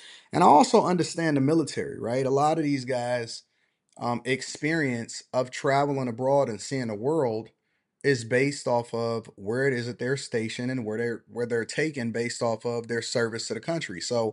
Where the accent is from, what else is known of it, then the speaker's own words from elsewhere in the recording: United States; No, listen, bro. I am from the United States of America. The United States of America at the end of the day.